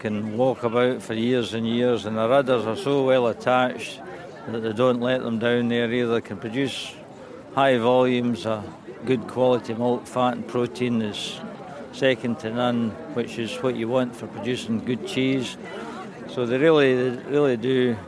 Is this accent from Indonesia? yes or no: no; Campbeltown, Scotland, United Kingdom; from Campbelltown, and I was asked to judge the Royal Highland Show this year